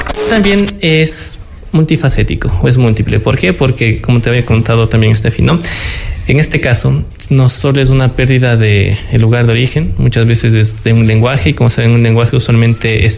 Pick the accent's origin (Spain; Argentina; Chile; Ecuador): Ecuador; Ambato, Tungurahua; acá en mi país yo soy, o sea, universitario, soy hijo de tal familia o soy ambateño, lo que sea.